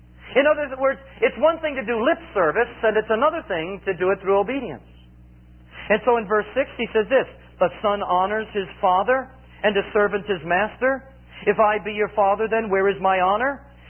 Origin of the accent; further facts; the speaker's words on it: United States; born there; I was born in America